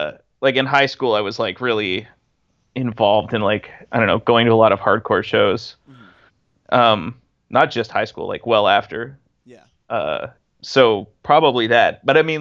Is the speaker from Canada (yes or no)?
yes; Toronto, Ontario, Canada; born there; Okay, well, I was born in Toronto, where I live.